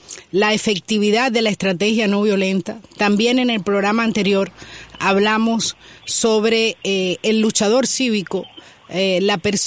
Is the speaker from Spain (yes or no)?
no; Cuba; pero para los cubanos no, porque nosotros no tenemos